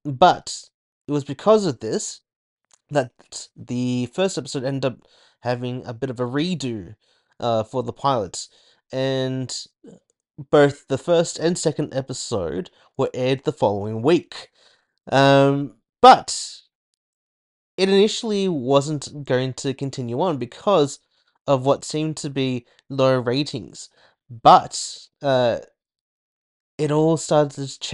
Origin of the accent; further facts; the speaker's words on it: Australia; especially those, in my home country of Australia.